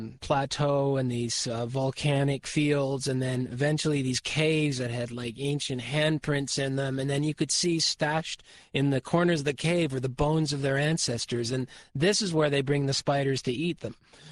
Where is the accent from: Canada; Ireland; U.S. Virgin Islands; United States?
Canada; Squamish, British Columbia; I grew up around Native American people. We had this kind of a ranch resort that my dad created up in Squamish, British Columbia. And I grew up around medicine people and shamans